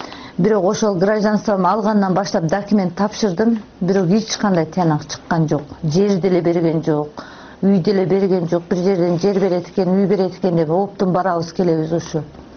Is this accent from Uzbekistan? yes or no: no; Tajikistan; now in Kyrgyzstan; Биз Тажикстандан келдик. Келгенде кыйынчылык аябай эле болду.